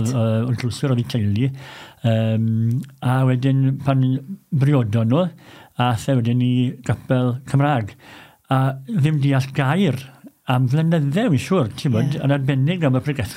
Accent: Aberdare, Wales, United Kingdom; Un o Aberdâr, Sweet Aberdâr, Cwm Cynon, Brenhines y Cymloedd. Dyn cael yn eni a magu fyna, ym maes y dre, yng nghanol y dre, mewn tŷ teras gyffredin, mewn stryd hir iawn iawn.

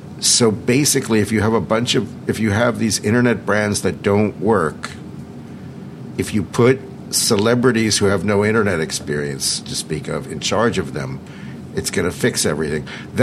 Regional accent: East of England, United Kingdom; I'm from Essex.

